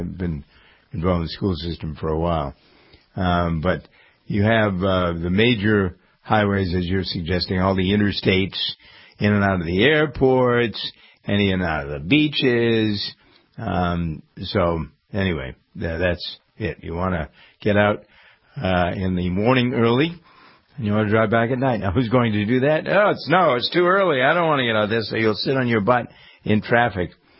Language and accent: English; Framingham, Massachusetts, United States; I'm involved in this development here in my hometown of Framingham